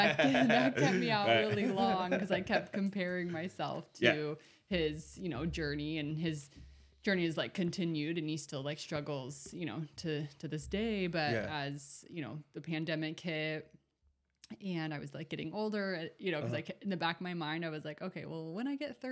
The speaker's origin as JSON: {"language": "English", "town": "Salt Lake City", "region": "Utah", "country": "United States", "tie": "born or raised there", "said": "Yeah, I grew up in Salt Lake City, Utah. Pretty average life with the family, and I have one older brother."}